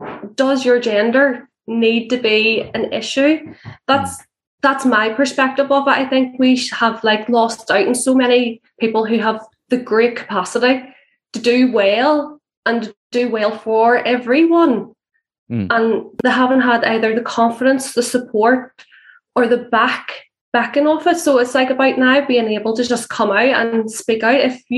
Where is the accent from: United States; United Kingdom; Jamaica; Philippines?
United Kingdom; Belfast, Northern Ireland; Actually, I was different. I grew up on the Shankill Road.